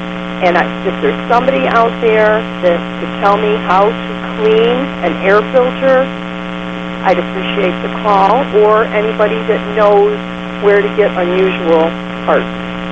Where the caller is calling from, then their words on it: Livonia, Michigan, United States; I'm calling from Lakeville, Livonia.